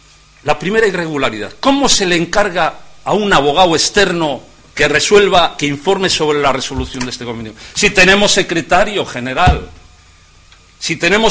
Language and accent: Spanish; Laredo, Cantabria, Spain; Nosotros, como somos de Laredo